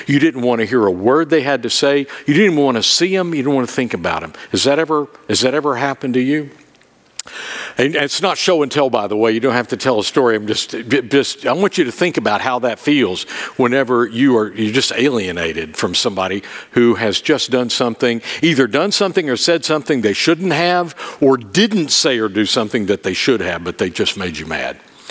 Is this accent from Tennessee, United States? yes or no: yes; Tennessee, United States; I did a wedding at a wedding venue in Sevier County. I'm from Sevier County